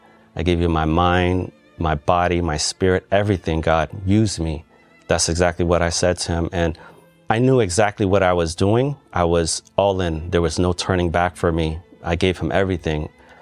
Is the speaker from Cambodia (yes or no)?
yes; Cambodia; now in United States; I'm from Cambodia. My family came here to the U.S. in the early 80s due to the civil war there. My parents had four children. I'm the second oldest. I have an older sister and two younger brothers. Most of my family are Buddhist.